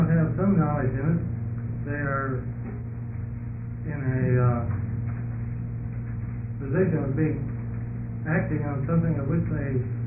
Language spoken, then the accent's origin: English; Portland, United States; I'm from Portland.